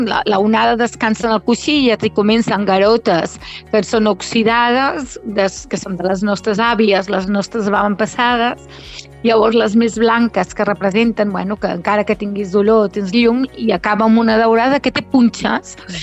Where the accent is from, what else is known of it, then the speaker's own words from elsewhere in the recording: Colera, Catalonia, Spain; i jo soc de la Mar d'Amunt, m'agrada dir que soc de la Mar d'Amunt, allà a Colera.